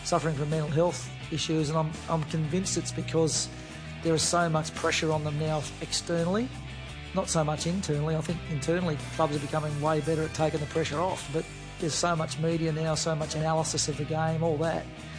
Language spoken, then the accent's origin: English; Queenstown, Tasmania, Australia; moved away as an adult; Yes, I lived in Tassie until I was. I think I was about 36 maybe when I moved over. Born and bred in Queenstown on the west coast of Tasmania.